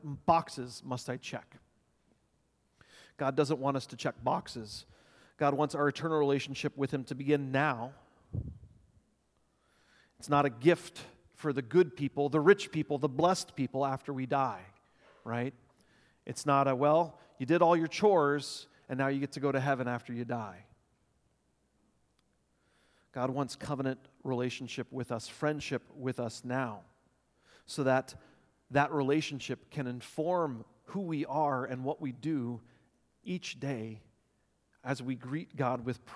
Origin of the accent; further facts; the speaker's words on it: Texas, United States; now in Alaska, United States; Growing up in Texas, I could always find Polaris.